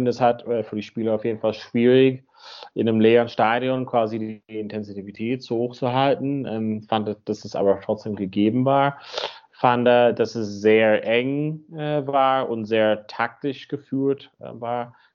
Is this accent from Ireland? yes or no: yes; County Donegal, Ireland; In Donegal, da wo ich herkomme, am Nordwesten.